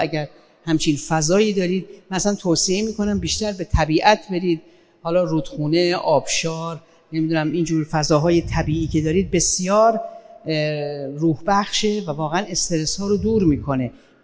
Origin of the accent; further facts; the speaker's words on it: Kerman, Iran; اصالتاً من کرمانی هستم، اهل کرمان